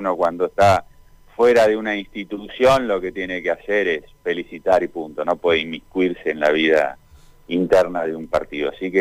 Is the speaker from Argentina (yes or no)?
yes; Argentina; nosotros, como argentinos